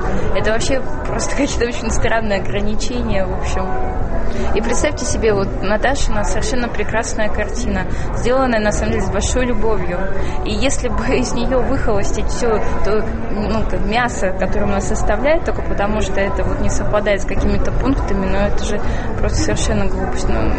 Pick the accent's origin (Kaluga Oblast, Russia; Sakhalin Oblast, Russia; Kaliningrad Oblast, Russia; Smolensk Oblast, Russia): Sakhalin Oblast, Russia; also born or lived in Saint Petersburg; now in Moscow, Russia; я выросла на Сахалине и жила долго в Питере. И так как основные школы режиссерские, киношколы вообще у нас в Москве, я приехала учиться и уже осталась, потому что тоже кинопроизводство все в Москве.